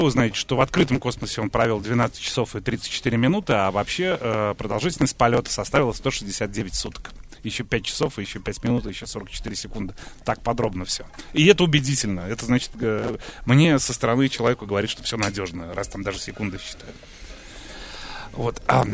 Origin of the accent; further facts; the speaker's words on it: Riga, Latvia; Я тоже из Риги, 71-го.